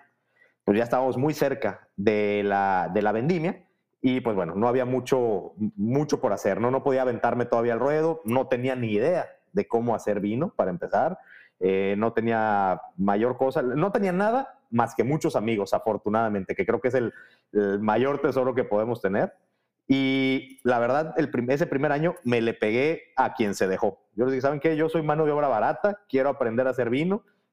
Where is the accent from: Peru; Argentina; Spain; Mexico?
Mexico; Guadalajara, Jalisco; yo soy originario de Guadalajara